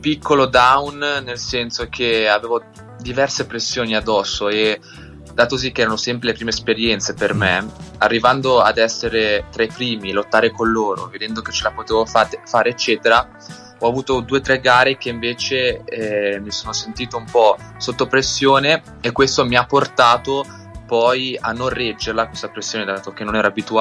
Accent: Lugano, Ticino, Switzerland; io vengo da Lugano in Svizzera e ho 22 anni

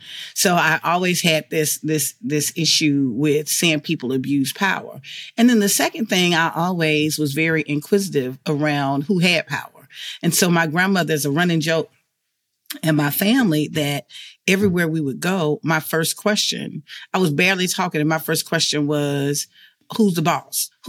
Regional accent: Alabama, United States; I knew that growing up in Alabama, I knew that for some reason, on one side of the railroad tracks, the homes looked a certain kind of way.

